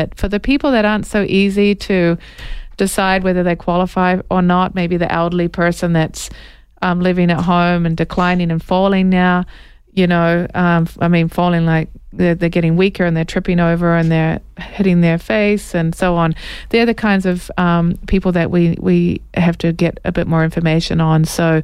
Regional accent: New Zealand; now in United States; I'm originally from New Zealand, by the way, in case you hear an accent.

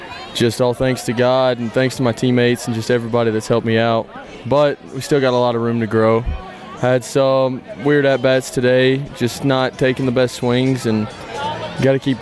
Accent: Alabama, United States; Had a very different character and very different than my hometown up in North Alabama.

